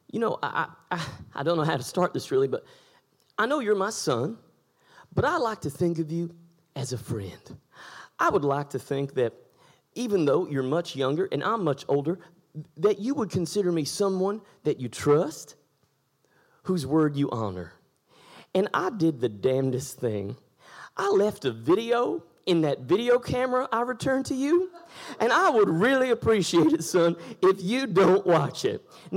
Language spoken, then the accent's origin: English; San Antonio, Texas, United States; as a little white boy growing up in San Antonio, Texas in the early 80s, right?